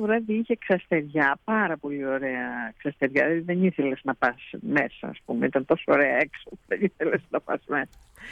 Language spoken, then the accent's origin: Greek; Palamas, Thessaly, Greece; Εγώ είμαι από τον Πλημμυρό, έτσι τον καλούμε ακόμα, το Πλημμυρόπληκτο Παλαμά.